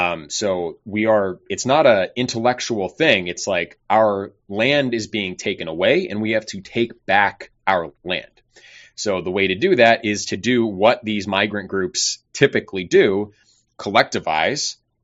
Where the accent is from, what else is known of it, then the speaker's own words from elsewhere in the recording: United States; Myself as an American, a founding stock American, I see that as a genuine ethnocultural national identity